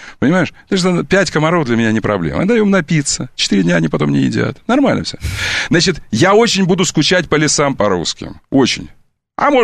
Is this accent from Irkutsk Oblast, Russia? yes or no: yes; Taiturka, Irkutsk Oblast, Russia; also born or lived in Monino / Omsk; Я вырос до Монино в Тайтурке под Иркутском, где тайга. Где тайга и река Белая.